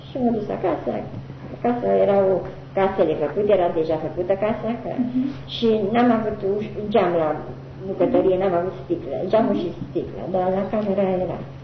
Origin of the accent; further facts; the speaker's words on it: Fetești, Ialomița County, Romania; că am mers mult de la gara la Fetești, până în satul meu, unde a fost comuna nouă, de Fetești